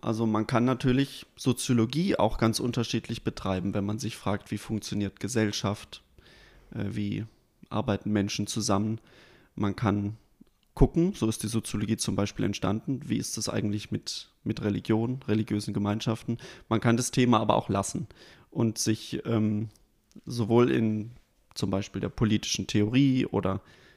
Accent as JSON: {"language": "German", "country": "Germany", "tie": "born there", "said": "Ja, also tatsächlich bin ich noch in der DDR geboren und da herrschte ein religionsunfreundliches Klima."}